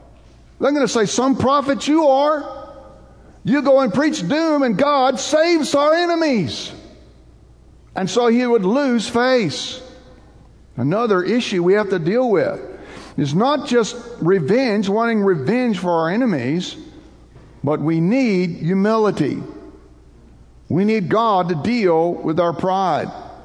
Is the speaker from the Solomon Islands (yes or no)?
no; United States; Now, I just want to say, I'm all about America. I am an American. I love America.